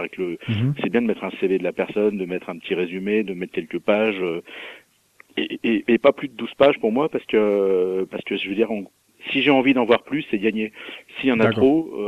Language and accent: French; Mâcon, Bourgogne-Franche-Comté, France; born there; Je suis né à Macron et je trouve que c'est une ville. C'est une ville sympa, c'est pas très loin de Paris avec le TGV